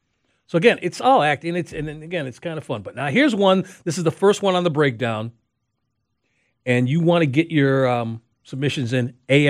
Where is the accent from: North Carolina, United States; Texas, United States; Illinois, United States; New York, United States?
Illinois, United States; Chicago; I'm from Chicago.